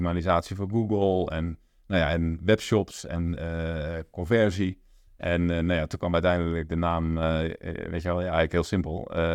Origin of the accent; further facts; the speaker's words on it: Breda, North Brabant, Netherlands; now in Amsterdam, Netherlands; Ik ben van origine in Brabander, kom uit Breda.